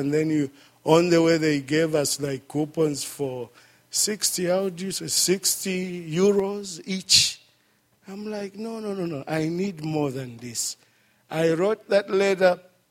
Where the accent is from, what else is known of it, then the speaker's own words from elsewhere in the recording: Kenya; in fact, look, this proves that I'm a Kenyan.